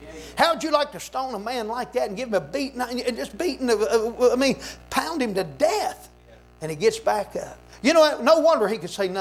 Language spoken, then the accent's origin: English; West Virginia, United States; I went to a West Virginia College bowl game one winter down there in Charlotte. And it's my home state, West Virginia.